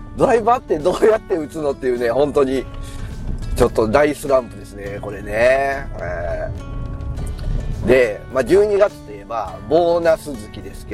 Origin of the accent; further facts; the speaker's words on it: Tokushima, Japan; 当時はね、僕は徳島県なんですけど